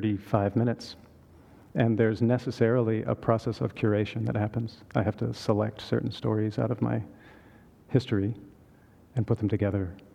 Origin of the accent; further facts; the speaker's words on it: Texas, United States; born there; So I was born in Texas. People tell me it doesn't show on the accent.